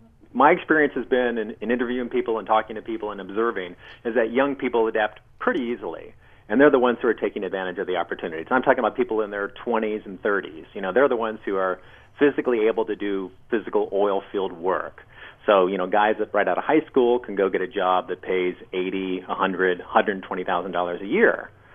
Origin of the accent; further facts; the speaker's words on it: Hettinger, North Dakota, United States; As you mentioned in your intro, I'm from North Dakota. I was born in Hettinger, graduated from high school in Hettinger, which is right along the North Dakota-South Dakota border.